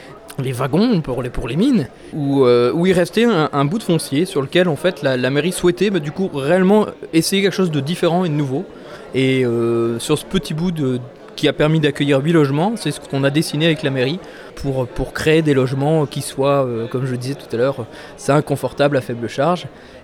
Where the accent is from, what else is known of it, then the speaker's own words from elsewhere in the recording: Hauts-de-France, France; on est basé sur la côte du Pas-de-Calais, on est originaire de la côte du Pas-de-Calais